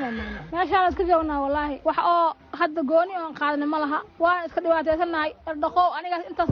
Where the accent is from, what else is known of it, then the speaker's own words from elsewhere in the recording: Qoryooley, Lower Shabelle, Somalia; Waxaan ka imid Cabdi Cali meel Qoryooli.